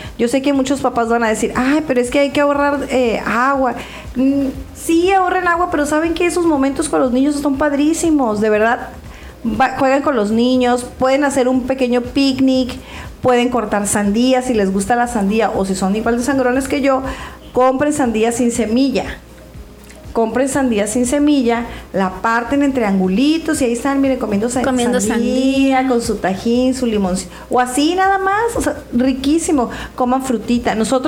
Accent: Tijuana, Baja California, Mexico; las personas que somos de aquí de Tijuana

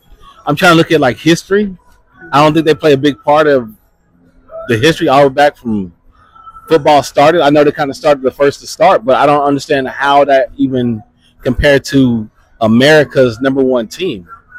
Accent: Kansas City, United States; moved away as an adult; now in Texas, United States; I'm born and raised in Kansas City, and we have a big following in Kansas City.

